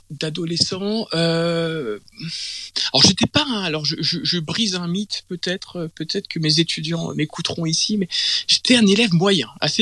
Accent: Saint-Germain-en-Laye, Île-de-France, France; also born or lived in Poissy; J'ai grandi à Saint-Germain-en-Laye, alors je suis né à Poissy, hein, donc dans les Yvelines, pur yvelinois. J'ai grandi à Saint-Germain-en-Laye, j'ai grandi en plus pas loin d'où j'habite actuellement

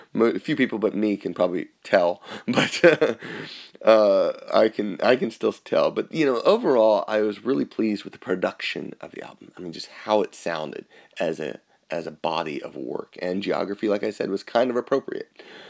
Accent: Veneto, Italy; the back picture was from my hometown in Isla di Mantegna, in the Veneto, and it's a wonderful area.

